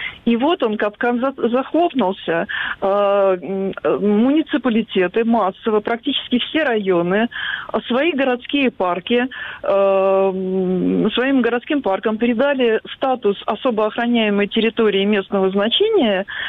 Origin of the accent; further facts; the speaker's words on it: Kaliningrad, Kaliningrad Oblast, Russia; в Калининграде, откуда я родом